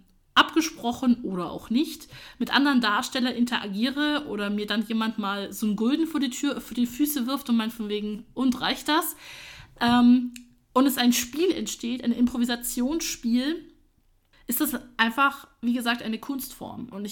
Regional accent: Augsburg, Bavaria, Germany; Also ich komme übrigens aus Augsburg

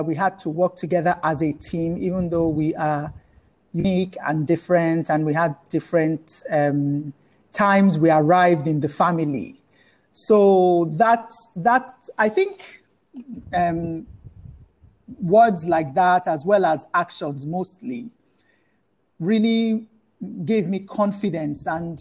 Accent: Lagos, Nigeria; I grew up in Lagos, Nigeria. Born and raised in Lagos. So I'm a Lagosian. And I am the middle child

